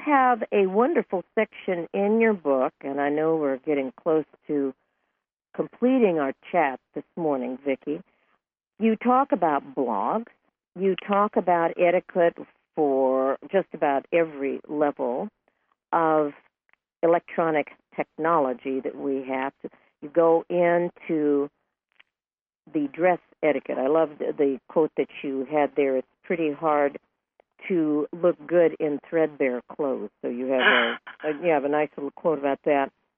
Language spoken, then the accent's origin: English; United States; as American women, we have really worked towards having gender equality in the workplace.